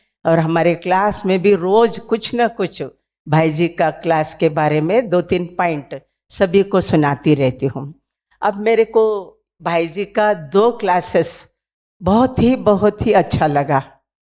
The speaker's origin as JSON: {"language": "Hindi", "region": "Karnataka", "country": "India", "tie": "born or raised there", "said": "गुलबर्गा के हमारे गांव में आए"}